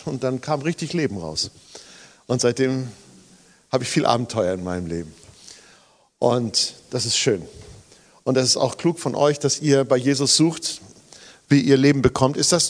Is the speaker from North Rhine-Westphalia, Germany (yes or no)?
no; Saxony-Anhalt, Germany; Ich komme aus Sachsen-Anhalt, also es ist Lutherland, ja?